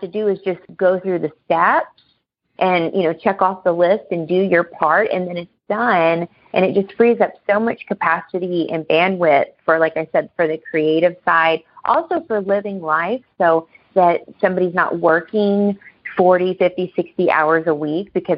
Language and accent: English; Midwest, United States; So I'm a Midwesterner too. I live in Milwaukee.